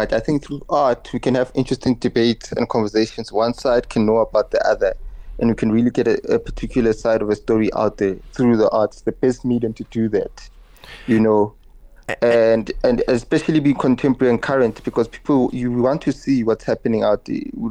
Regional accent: South Africa; as South African, we all relate to it.

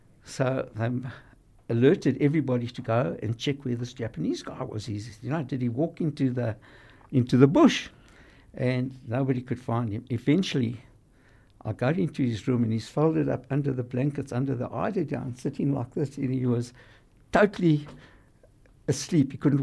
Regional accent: South Africa; I'm from South Africa.

